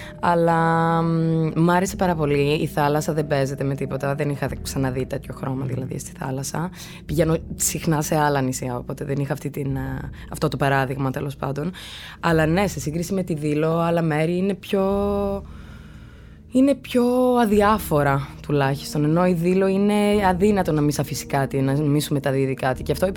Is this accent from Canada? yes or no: no; Rome, Lazio, Italy; now in Paris, France; η μητρική κανονικά είναι τα ελληνικά, αλλά μεγάλωσα στην Ιταλία. Τα σχολεία τα έκανα στην Ιταλία. Και μεγάλωσα Ρώμη, πολύ του πατέρα μου. Τώρα μένω Παρίσι όμως, γι' αυτό τα γαλλικά.